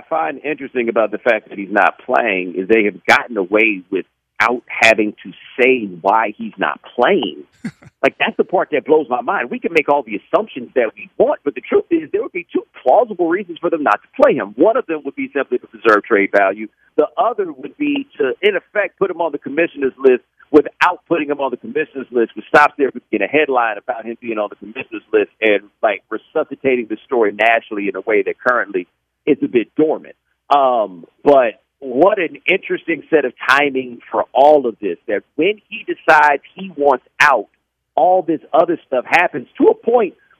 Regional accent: Houston, Texas, United States; Like, you know, I grew up in Houston in the time of the Oilers

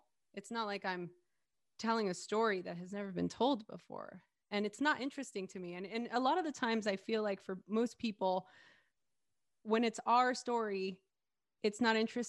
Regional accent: Los Angeles, California, United States; nobody wants to know about growing up in East LA.

